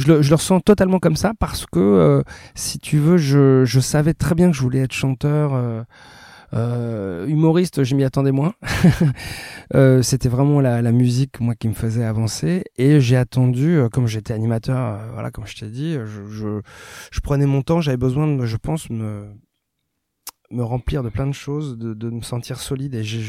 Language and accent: French; Cachan, Île-de-France, France; je n'ai jamais habité à Paris. J'ai toujours vécu en banlieue sud. J'ai passé une grosse partie de mon enfance à Cachan, et ensuite, je suis allé beaucoup à Sceaux, voilà. Parce que j'ai fait le lycée à Sceaux, au lycée La Canale.